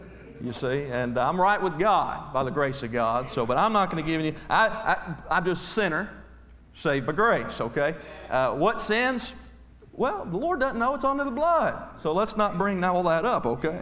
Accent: Tampa, Florida, United States; born there; Well, I was born in Tampa in March of 1980.

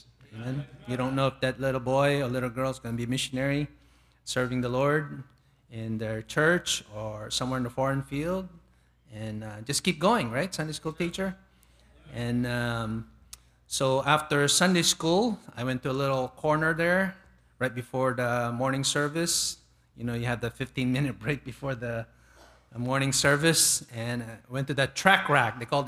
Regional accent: Long Island, New York, United States; also born or lived in Philippines; I was born in the Philippines, but came to America when I was just 8 years old. And we moved to Long Island, New York.

